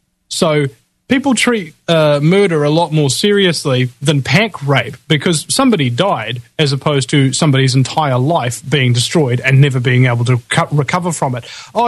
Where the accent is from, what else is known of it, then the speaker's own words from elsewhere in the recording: New Zealand; And being a New Zealander, you know, you become very, very aware of insanity and just how crazy it is.